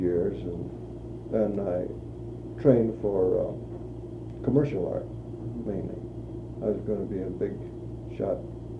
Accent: Idaho, United States; No, I'm from Idaho.

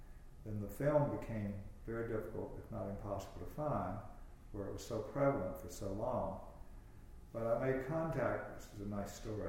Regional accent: Tuscaloosa, Alabama, United States; I was born in Tuscaloosa, Alabama, in November 5th, 1936, and went to high school there

